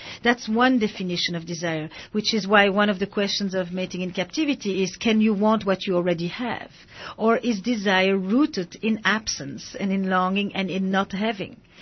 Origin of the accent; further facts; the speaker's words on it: Flanders, Belgium; English is a second language; The Flemish part of Belgium, and they'll make fun of me because I have an accent